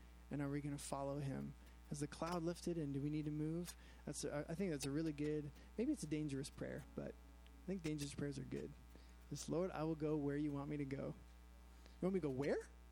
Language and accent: English; Toronto, Ontario, Canada; I grew up in Toronto